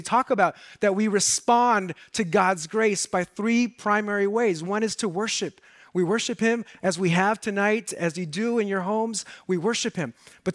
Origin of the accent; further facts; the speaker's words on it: Los Angeles, California, United States; I grew up in South Central LA, and I know it's not politically correct to say South Central, but that's what we said when I grew up there. That's South LA, right? But I grew up on 97th and Avalon